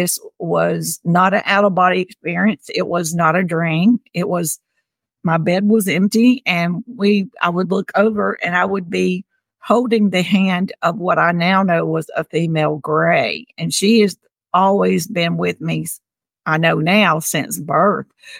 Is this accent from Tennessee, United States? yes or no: yes; Tennessee, United States; I grew up in Tennessee, in the South, with pretty much a Bible Belt